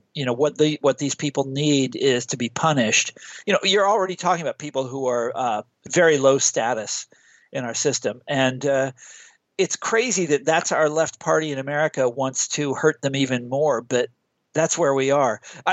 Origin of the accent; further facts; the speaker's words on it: Midwest, United States; I'm from the Midwest.